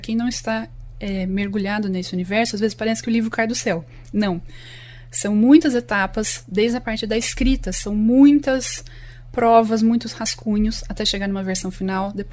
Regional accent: Londrina, Paraná, Brazil; also born or lived in Ribeirão Preto; a minha infância, minha adolescência, minha vida adulta eu passei em Londrina. Então eu penso que eu sou londrinense do coração, mas ali na certidão de nascimento eu sou de Ribeirão Preto.

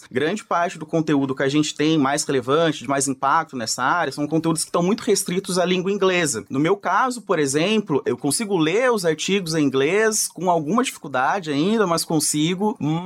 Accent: Palmital, São Paulo, Brazil; moved away as an adult; now in Londrina, Brazil; Eu vim lá de Palmital, interiorzão do estado de São Paulo, ali entre Assis, Ourinhos. Cheguei aqui em março de 2018

